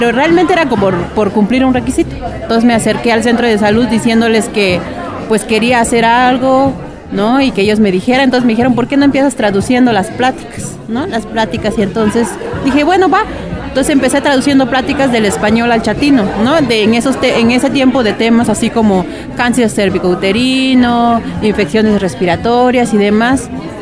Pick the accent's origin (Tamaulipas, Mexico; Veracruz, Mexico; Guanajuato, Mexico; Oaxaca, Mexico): Oaxaca, Mexico; San Juan Queije; Soy chatina de San Juan Queije, Juquila, Oaxaca.